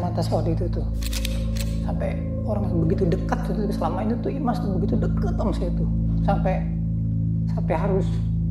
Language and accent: Indonesian; Bandung, West Java, Indonesia; now in Tangerang, Indonesia; Saya asli Bandung dan tinggal di Tangerang.